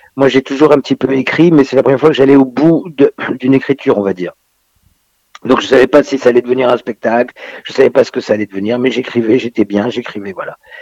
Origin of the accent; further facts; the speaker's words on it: Nice, Provence-Alpes-Côte d'Azur, France; now in Paris, France; Après j'ai grandi à Nice surtout, qui est ma base de référence en fait, c'est quand même la ville de Nice, même si maintenant je suis à Paris depuis de nombreuses années.